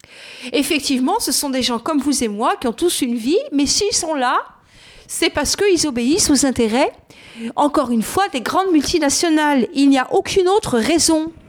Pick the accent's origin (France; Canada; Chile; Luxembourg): France; born there; hein, et pourtant je suis française, j'ai une carte d'identité française, je suis née en France